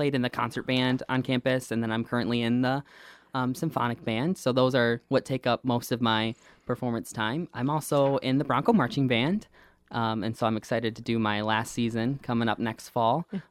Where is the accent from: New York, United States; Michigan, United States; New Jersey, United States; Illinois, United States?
Michigan, United States; Clio; I grew up in Clio, Michigan, which is, like you said, over on the east side, kind of by the Flint area, rather small town.